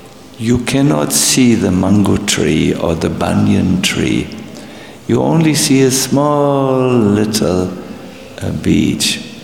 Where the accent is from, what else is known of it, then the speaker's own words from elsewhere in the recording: Germany; accent: German; English is a second language; Because I'm speaking English with a strong German accent, no?